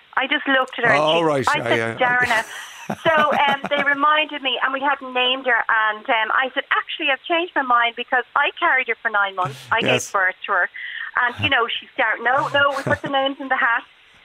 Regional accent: Enniskerry, Leinster, Ireland; And well, I'm originally from Enniskerry, which was right beside Powerscourt.

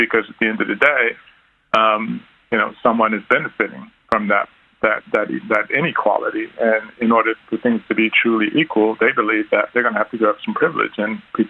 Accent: Texas, United States; the University of Texas, which is in my home state of Texas.

